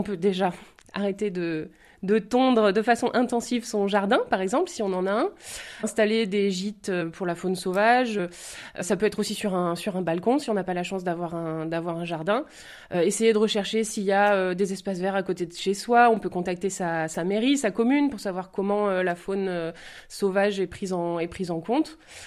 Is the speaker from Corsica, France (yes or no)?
no; Limoges, Nouvelle-Aquitaine, France; Moi, je suis originaire de Limoges. J'ai beaucoup vadrouillé. Et voilà, enfin, je reviens dans ma terre natale